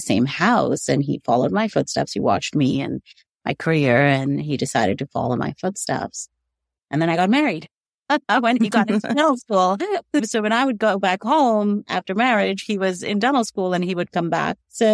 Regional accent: Abu Dhabi, United Arab Emirates; first language hi; English is a second language; also born or lived in India; I grew up, my formative years, I was 6 when we moved from India to Abu Dhabi, and that's where he was born. So he grew up, I grew up in an Indian predominant culture. I went to an Indian school in Abu Dhabi.

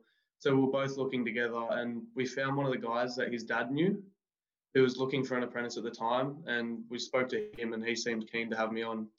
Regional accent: Sydney, New South Wales, Australia; from Matcherville in Sydney.

